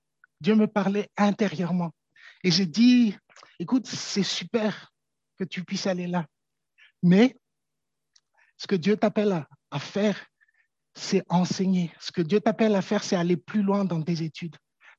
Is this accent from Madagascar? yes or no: yes; Madagascar; Je viens de Madagascar.